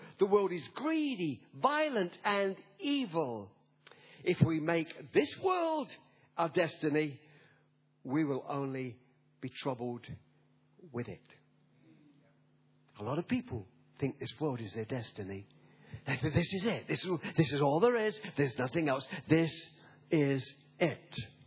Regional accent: England, United Kingdom; now in Australia; I come from England, as you know, but I love Australia, and we've made this our adopted home. We love it. We're Aussies. You could tell by the accent. I'm an Aussie.

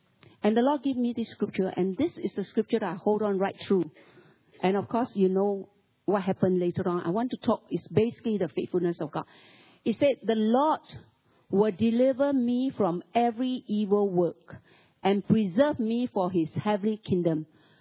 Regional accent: Malaysia; English is a second language; because I come from Malaysia, I study Malay and English.

